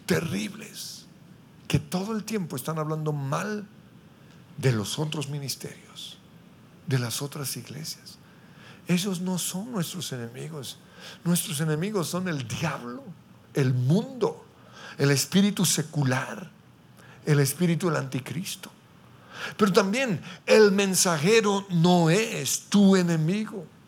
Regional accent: Colombia; la maldición generacional que tenemos como colombianos

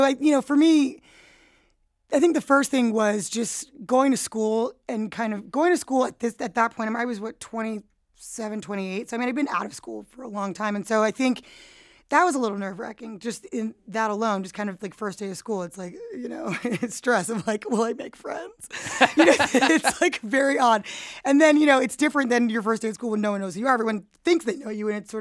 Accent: New York, United States; just being in New York is great. So it's kind of, you know, I mean, it is my hometown, it's my stomping ground.

